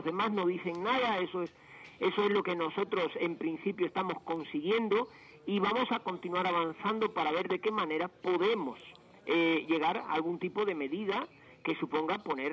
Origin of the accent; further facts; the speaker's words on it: Cuba; now in Spain; Como cubano residente en España y como español, cubañol, me gusta a mí emplear el término